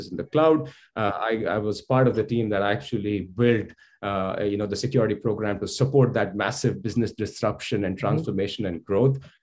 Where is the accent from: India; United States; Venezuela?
India; I am originally from India, where I graduated as an engineer in electronics and communication.